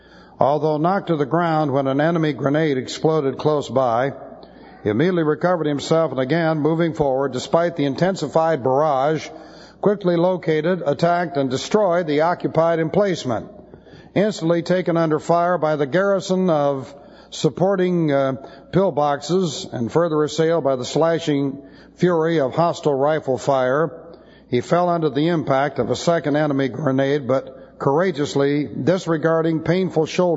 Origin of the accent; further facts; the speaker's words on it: Beverly Hills, California, United States; I lost several childhood friends, people that I grew up with in Beverly Hills